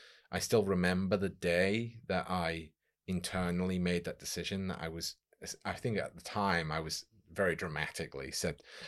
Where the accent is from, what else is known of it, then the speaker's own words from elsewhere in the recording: Chester, North West England, United Kingdom; Originally, I'm from Chester and I went to Huddersfield University.